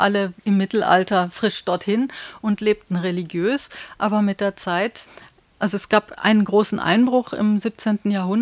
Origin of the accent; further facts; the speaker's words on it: Switzerland; accent: Swiss German; Ich bin Schweizerin und rede Schweizerdeutsch. Ich kann auch Jiddisch sprechen